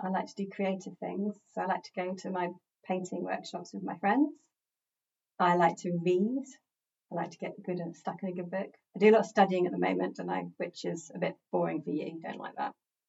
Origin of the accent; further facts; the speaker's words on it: Worthing, South East England, United Kingdom; Worthing, born and bred.